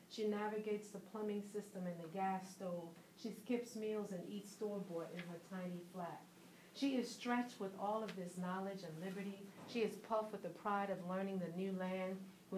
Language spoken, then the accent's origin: English; Philadelphia, Pennsylvania, United States; growing up in North Philadelphia and also being an African woman, kind of merged together.